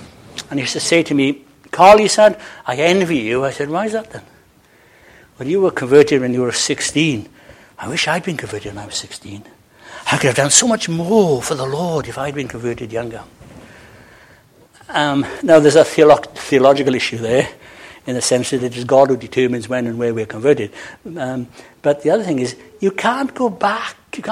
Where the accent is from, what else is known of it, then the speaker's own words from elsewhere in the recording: Wales, United Kingdom; I can say this because I'm Welsh